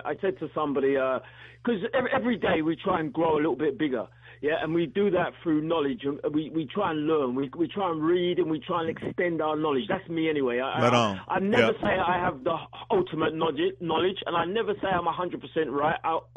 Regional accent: London, United Kingdom; I grew up in the East End of London, which is predominantly, at that time, was more whites than blacks.

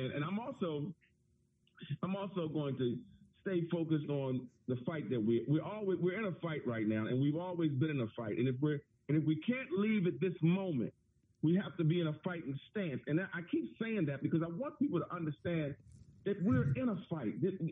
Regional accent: Guyana; I'm English. You were English? What you mean you English? Yeah, I'm from Guyana, and Guyana, British Guyana

